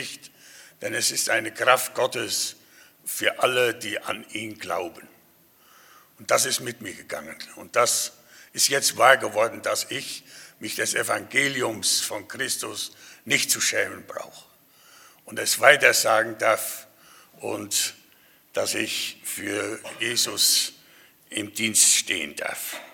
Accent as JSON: {"language": "German", "town": "Hilchenbach", "region": "North Rhine-Westphalia", "country": "Germany", "said": "Ich komme aus Hilchenbach, bin 75 Jahre alt."}